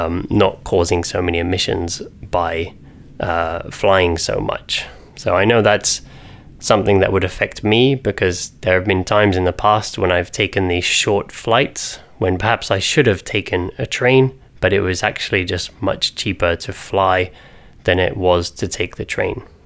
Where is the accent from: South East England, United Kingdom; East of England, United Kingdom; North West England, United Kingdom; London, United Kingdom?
East of England, United Kingdom; Norwich; where I'm from, I come from Norwich.